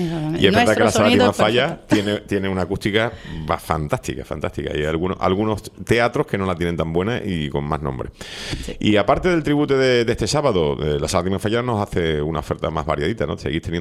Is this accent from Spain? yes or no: yes; Seville, Andalusia, Spain; yo soy sevillano, ¿no?